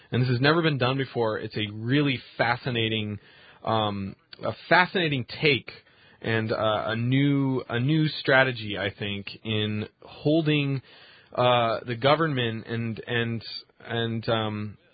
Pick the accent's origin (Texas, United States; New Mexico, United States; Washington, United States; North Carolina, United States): Washington, United States; Seattle; You know, everybody in Seattle, my hometown, is, you know, getting ready to inhale a lot of smoke.